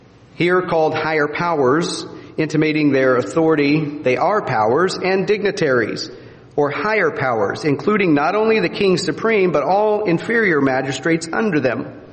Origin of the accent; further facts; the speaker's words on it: Midwest, United States; I grew up in the Midwest and always wore my hat backwards.